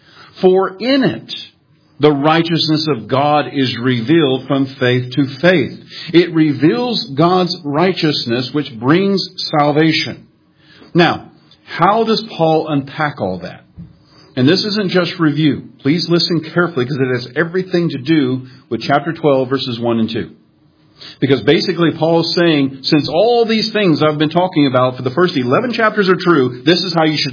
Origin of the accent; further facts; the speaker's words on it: Powder Springs, Georgia, United States; to be preaching the gospel in my hometown of Powder Springs. I grew up about 3 miles from here on the other side of 278